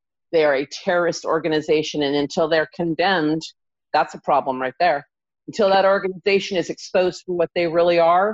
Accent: United States; I'm a patriot. I'm an American.

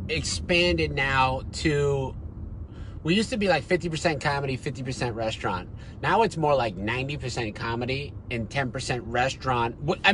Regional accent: New England, United States; I'm from New England, probably my side, I'd say Patriots because a lot of people around me are New England fans.

